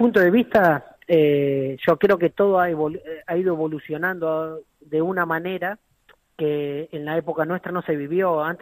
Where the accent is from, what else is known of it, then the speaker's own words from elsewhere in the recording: Mar del Plata, Buenos Aires Province, Argentina; De Mar del Plata.